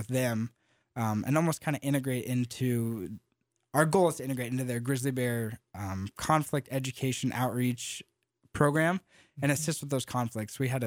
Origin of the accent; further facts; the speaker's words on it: Boise, Idaho, United States; now in Sandpoint, United States; So I was born and raised in Boise.